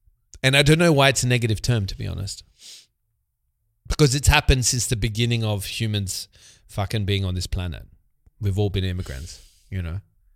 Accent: Australia; moved away; So I'm an expatriate from Australia, which is a country with a good branding marketing campaign.

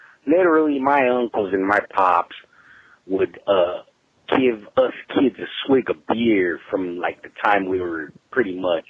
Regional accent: United States; You know, growing up, you know, I'm Mexican American, grew up, and drinking.

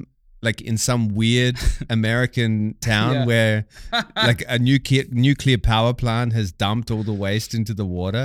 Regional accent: Australia; I'm Australian. You're asking me questions about English? Weil I come from the land down under.

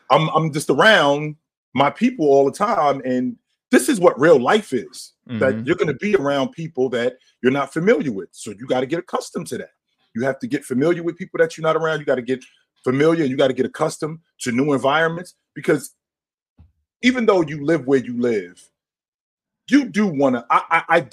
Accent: Jersey City, New Jersey, United States; now in Burlington, United States; I moved from Jersey City, which I grew up around predominantly black people, to Burlington, Vermont, where there's hardly any black people.

